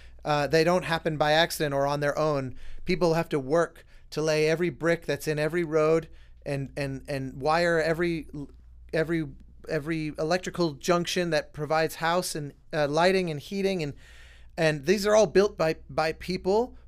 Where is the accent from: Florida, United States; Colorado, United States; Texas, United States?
Colorado, United States; So yeah, growing up in Colorado, you inevitably learn about, like, for example, I remember one of the big tribes of the area was called the Anasazi.